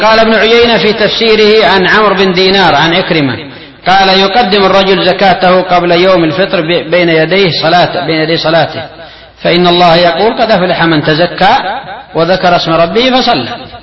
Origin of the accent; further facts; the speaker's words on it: Yemen; ومع ذلك هو السائد عندنا في اليمن